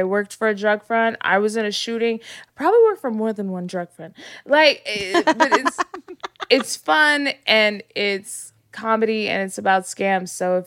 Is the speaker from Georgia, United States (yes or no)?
no; Texas, United States; now in Los Angeles, United States; Living in LA, like I'm from Texas, so you can go 5 miles and it'll take you 15 minutes.